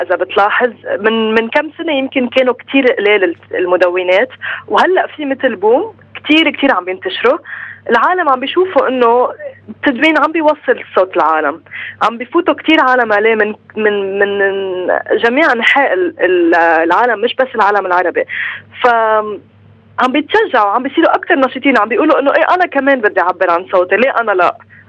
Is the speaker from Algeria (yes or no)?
no; Saudi Arabia; now in Lebanon; أنا ما كنت عايشة بلبنان، كنت حياتي كبرت بالمملكة العربية السعودية ونقلت على لبنان من 5 سنين